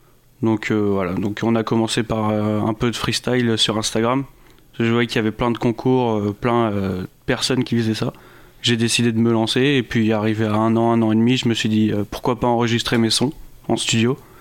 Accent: Surgères, Nouvelle-Aquitaine, France; Oui, je suis né à La Rochelle et après c'était Surgères. Quand j'étais plus petit, on n'habitait pas à Surgères, mais c'était dans le coin.

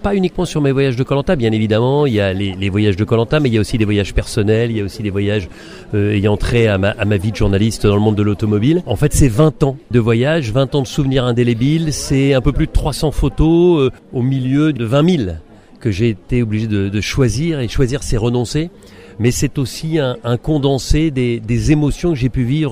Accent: France; Une fois que j'aurais dit que je suis français, la vie est différente

